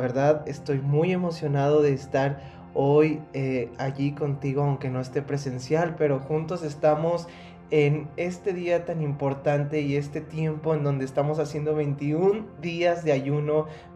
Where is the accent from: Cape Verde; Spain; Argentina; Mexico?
Mexico; Saltillo, Coahuila; now in Querétaro, Mexico; porque yo soy de Saltillo, Coahuila. Y cerca de Saltillo hay lugares increíbles en donde hay muchos pinos, en donde hay una naturaleza increíble.